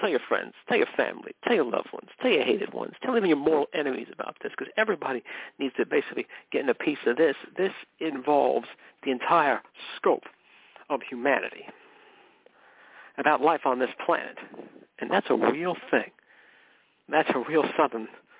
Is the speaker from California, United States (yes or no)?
yes; McKinleyville, California, United States; I was born and raised in McKinleyville, California. Spent most of my life there. McKinleyville, where horses have the right of way.